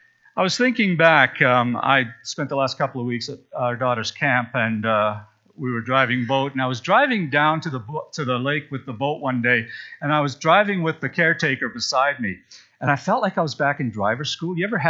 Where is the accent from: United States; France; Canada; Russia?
Canada; Saskatchewan; when I was growing up in Saskatchewan